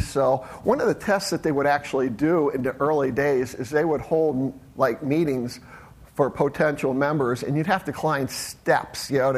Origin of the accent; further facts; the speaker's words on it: Akron, Ohio, United States; I'm from SumaCare in Akron, Ohio. Our claim to fame is we're right down the street from the Football Hall of Fame